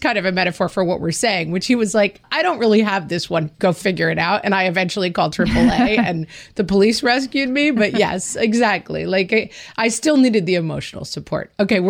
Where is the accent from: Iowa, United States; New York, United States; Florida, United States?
New York, United States; now in Los Angeles, United States; I didn't get my license till late because I grew up in New York and I didn't drive a lot. And I moved